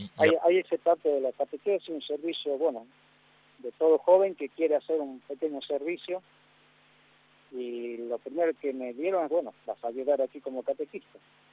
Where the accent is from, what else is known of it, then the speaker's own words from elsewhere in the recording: La Quiaca, Jujuy, Argentina; also born or lived in Celocha, Bolivia; ya los hice en La Quiaca, que es el pueblo fronterizo donde yo nací. Yo nací en un pueblito que se llama Celocha, muy cerca de la frontera con Argentina.